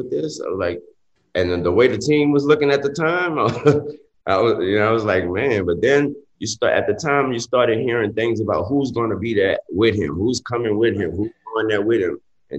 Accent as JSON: {"language": "English", "town": "New Orleans", "region": "Louisiana", "country": "United States", "tie": "born or raised there", "said": "I grew up in New Orleans."}